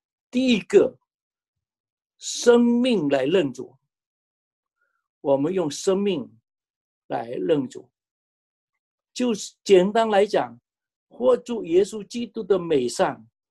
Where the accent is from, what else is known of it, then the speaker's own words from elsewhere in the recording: Fuzhou, Fujian, China; 我自己看到我们是福州人